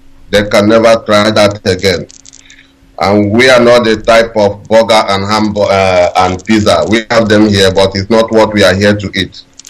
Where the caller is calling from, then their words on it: Dakar, Senegal; I'm calling from Dakar, Senegal.